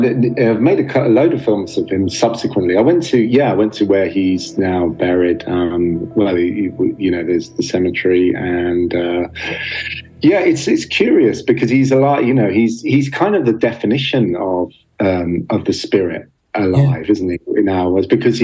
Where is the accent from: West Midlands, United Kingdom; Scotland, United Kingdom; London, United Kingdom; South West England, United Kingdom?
London, United Kingdom; I'm from London and we're filming.